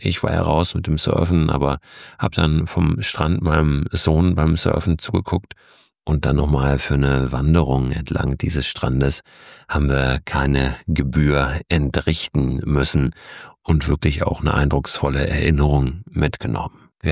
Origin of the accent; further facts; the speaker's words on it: Germany; Ich habe schon mit mehreren Leuten gesprochen, die darauf hin, dass ich erzählt habe, ich komme aus Deutschland, als erstes gesagt haben, in Deutschland gibt's doch so eine Flusswelle, eine ganz bekannte.